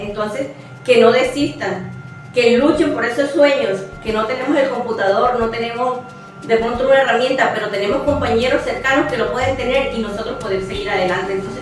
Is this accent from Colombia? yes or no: yes; Cesar, Colombia; moved away; No soy sabanera, soy del departamento del Cesar, soy desplazada y estoy aquí desde hace 27 años, 29 años